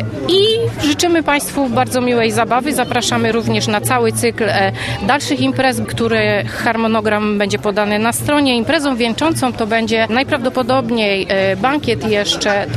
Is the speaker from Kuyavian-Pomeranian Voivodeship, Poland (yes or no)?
no; Częstochowa, Silesian Voivodeship, Poland; jestem z Częstochowy w tych Rudnikach